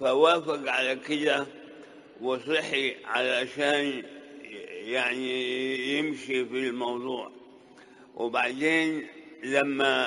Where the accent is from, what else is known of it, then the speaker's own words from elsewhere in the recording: Sudan; والحقيقة إحنا جينا من السودان وجينا في ظروف قاسية جدا